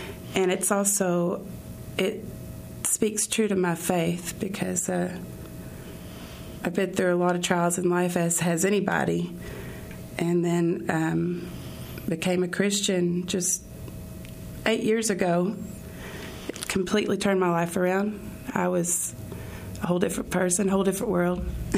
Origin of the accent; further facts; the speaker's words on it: Batesville, Arkansas, United States; also born or lived in Pine Bluff; I was born in Pine Bluff, Arkansas. And I grew up in Batesville, Arkansas. We kind of moved around a lot when I was a kid, but that's where I spent most of my kid years.